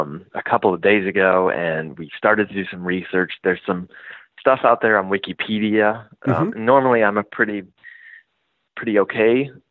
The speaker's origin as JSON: {"language": "English", "town": "Cleveland", "region": "Ohio", "country": "United States", "said": "We are from Cleveland."}